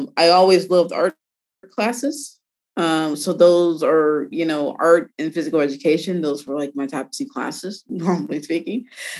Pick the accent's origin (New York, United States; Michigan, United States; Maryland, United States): Michigan, United States; Detroit; You know, one of the things growing up in Detroit, you know, a lot of other kids in my classes and whatnot, when I in grade school, they never went to hockey games.